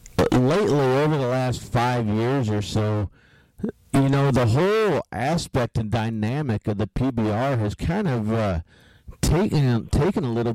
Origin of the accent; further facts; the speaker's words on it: Washington, United States; I grew up actually out in Washington State, so I know exactly what you're talking about.